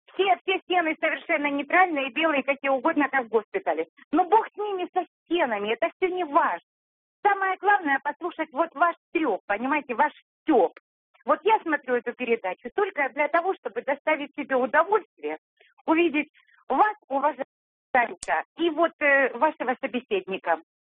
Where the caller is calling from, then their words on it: Phoenix, Arizona, United States; я звоню из Америки. Город Феникс, это Аризона.